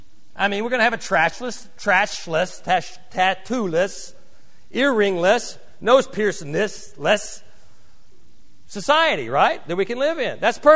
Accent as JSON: {"language": "English", "country": "United States", "said": "I'm an American. I want property."}